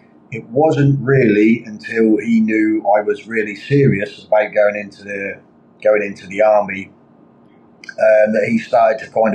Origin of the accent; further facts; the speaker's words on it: East of England, United Kingdom; born there; I was born in Norfolk, in England.